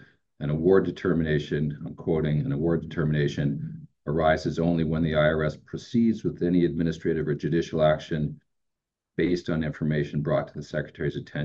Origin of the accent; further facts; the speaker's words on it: San Francisco, California, United States; now in Nevada, United States; Well, actually, now I'm in Nevada, but I'm from San Francisco.